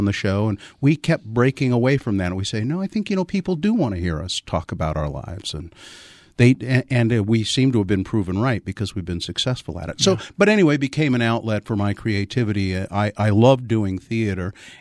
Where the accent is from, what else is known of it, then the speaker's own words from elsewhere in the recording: Ogden, Utah, United States; I was in my hometown of Ogden